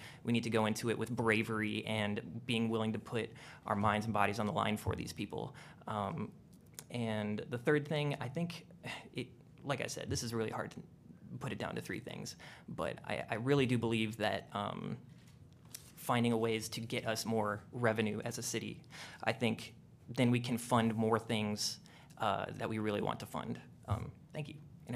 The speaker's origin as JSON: {"language": "English", "town": "Cedar Falls", "region": "Iowa", "country": "United States", "tie": "born or raised there", "said": "I grew up in Cedar Falls, Iowa, and we have a public utilities company, and it's a massive source of revenue for the city."}